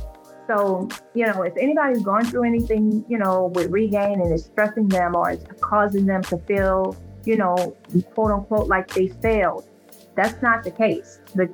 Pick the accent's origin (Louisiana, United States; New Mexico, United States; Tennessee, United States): Louisiana, United States; I chose Atlanta specifically because I'm in Louisiana. I'm from Louisiana.